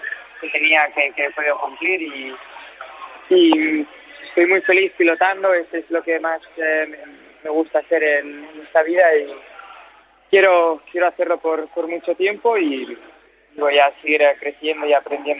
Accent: Girona, Catalonia, Spain; now in Andorra; Yo vivía con mis padres en San Cugat y, bueno, yo soy de Gerona

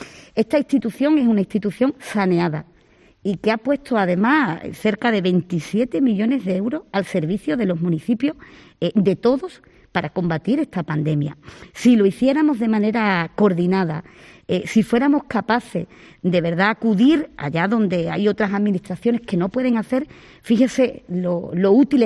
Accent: Andalusia, Spain; Algo habrá que decir de mi tierra. Bueno, pero yo creo que afortunadamente la provincia de Cádiz es un casi paraíso

